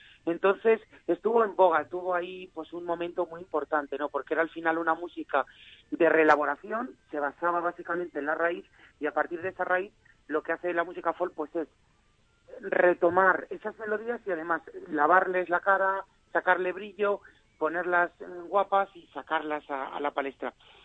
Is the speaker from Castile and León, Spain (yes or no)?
yes; Zamora, Castile and León, Spain; Zamora, como sabes, que es la ciudad en la que vivo, la provincia de donde vengo.